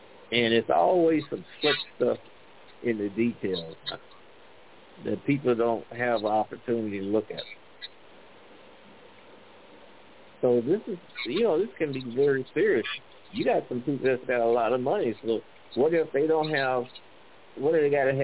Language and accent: English; Missouri, United States; Yeah, I was born in Missouri.